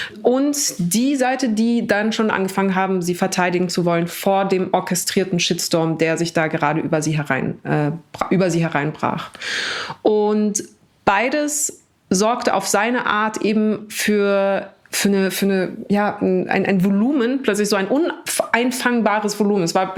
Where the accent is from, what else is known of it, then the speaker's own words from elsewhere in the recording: Munich, Bavaria, Germany; also ich bin am Hauptbahnhof groß geworden, so was in München aber nichts bedeutet, um ehrlich zu sein. Aber also, okay, Stadt, aber nicht so schönes Viertel